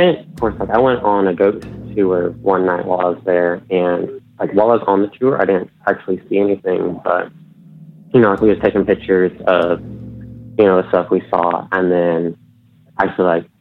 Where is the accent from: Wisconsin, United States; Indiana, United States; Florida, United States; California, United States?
Indiana, United States; I'm from Indiana.